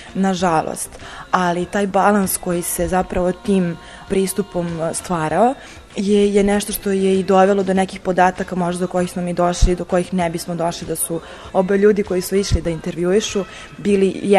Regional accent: Kruševac, Šumadija and Western Serbia, Serbia; now in Belgrade, Serbia; ja inače dolazim iz Kruševca, ali sam trenutno u Beogradu na fakultetu i studiram psihologiju.

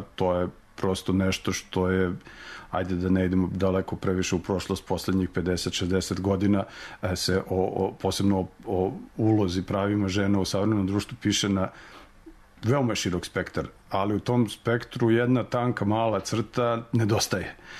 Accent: Sremska Mitrovica, Vojvodina, Serbia; Možda zato što sam rodom iz Sremske Mitrovice, pa sam se kao dete saplitao o veliko rimsko kamenje i igrao se po iskopinama rimskim koje to i danas postoje.

